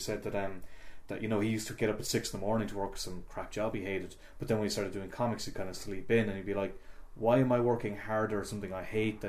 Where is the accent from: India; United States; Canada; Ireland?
Ireland; Leinster; Yeah, I think there's a certain work ethic that we had growing up here, that it's like, you know, because like I've had some crap jobs.